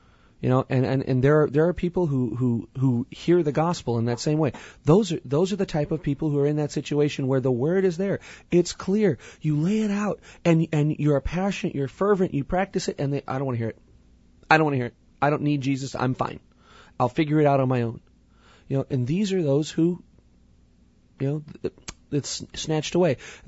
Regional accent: Edwardsville, Illinois, United States; You know, I grew up in Edwardsville, in town.

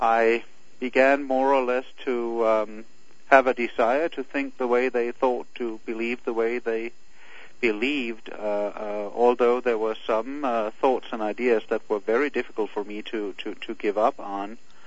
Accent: Denmark; English is a second language; moved away as an adult; now in South Dakota, United States; I was born and raised in Denmark. I'm in my mid-40s now, and I have been here in South Dakota for a little more than 9 years now.

